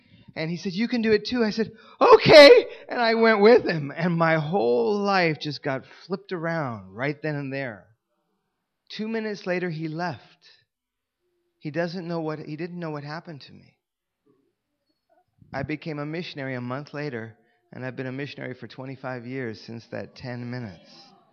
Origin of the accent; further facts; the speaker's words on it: Los Angeles, California, United States; I was a TV actor in Hollywood. I come from Los Angeles, and I didn't believe in God at all. I was an atheist. My mother's Jewish.